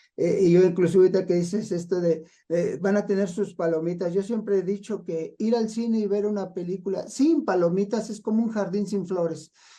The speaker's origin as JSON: {"language": "Spanish", "region": "Mexico City", "country": "Mexico", "tie": "born there", "said": "aunque yo nací en el Distrito Federal, ya le cambiaron el nombre"}